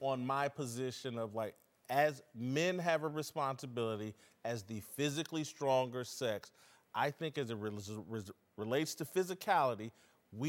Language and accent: English; Indianapolis, Indiana, United States; And Marcella's, being from Compton, I'm from Indianapolis, we've shared each other's backgrounds.